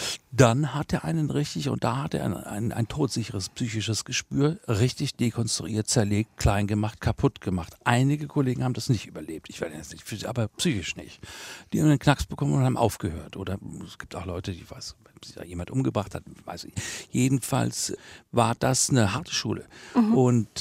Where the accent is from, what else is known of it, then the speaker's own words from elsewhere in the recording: Hesse, Germany; born there; Ich bin ja in Südhessen geboren.